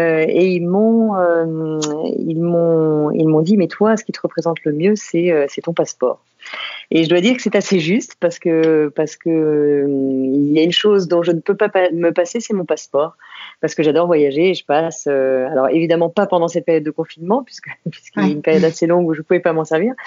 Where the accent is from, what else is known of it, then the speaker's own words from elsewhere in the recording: Saint-Maurice, Île-de-France, France; Alors moi, je suis une parisienne. En fait, je suis une banlieusarde. Je suis née à Saint-Maurice, tout à côté de Paris. Et j'ai vécu en banlieue parisienne pendant des années autour de Paris. Donc, mes racines sont en Île-de-France.